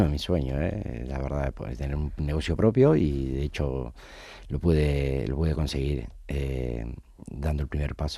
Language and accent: Spanish; Argentina; Como buen argentino que soy, la carne es algo.